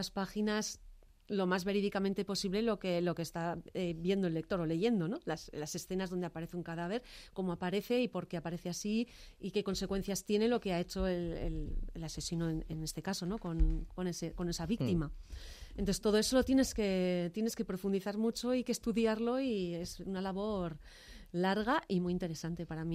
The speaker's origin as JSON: {"language": "Spanish", "town": "Ormaiztegi", "region": "Basque Country", "country": "Spain", "tie": "born or raised there", "said": "he tenido la gran suerte de contar con un chico que además es de mi pueblo, de Ormaiztegui"}